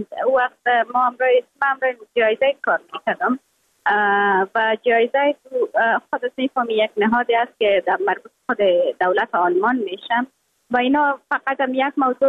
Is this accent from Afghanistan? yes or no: yes; Afghanistan; moved away